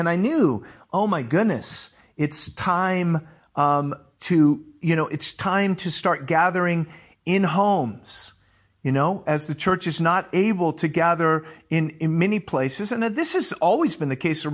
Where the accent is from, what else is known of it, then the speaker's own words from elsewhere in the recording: United States; growing up as an American, watching The Wizard of Oz as a kid